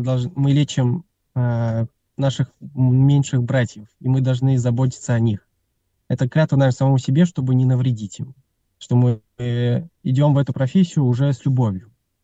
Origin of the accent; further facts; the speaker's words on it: Sterlitamak, Bashkortostan, Russia; Да, да. В городе Стерлитамак.